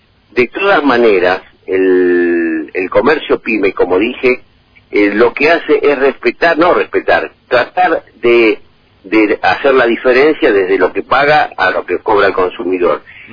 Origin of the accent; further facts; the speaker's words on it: Lomas de Zamora, Buenos Aires Province, Argentina; mire, yo soy de Loma de Zamora.